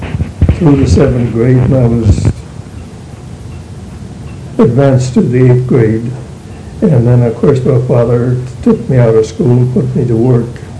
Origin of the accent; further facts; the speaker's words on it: Janesville, United States; born there; I was born in Janesville Township, about 4 miles northeast of Janesville.